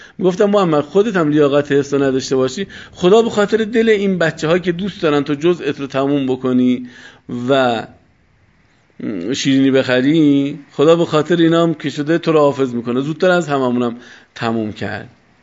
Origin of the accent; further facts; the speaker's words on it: Iran; به هر حال ما ایرانی هستیم، تو این بلبشو داریم زندگی میکنیم